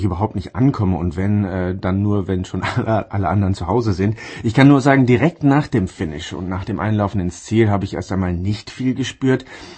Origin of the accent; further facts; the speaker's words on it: Germany; Ich komme aus dem Flachland, aus der Nähe von Bremen